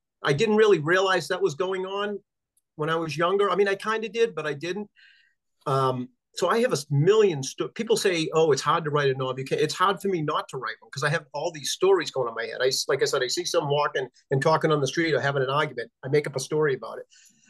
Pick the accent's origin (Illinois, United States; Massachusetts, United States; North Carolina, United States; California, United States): Massachusetts, United States; Boston; And I grew up in Boston.